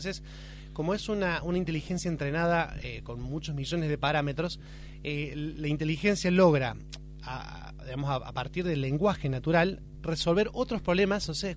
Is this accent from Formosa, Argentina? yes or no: no; Córdoba, Argentina; born there; now in Buenos Aires, Argentina; En Córdoba capital y nací allá y me vine hace 9 años para hacer música acá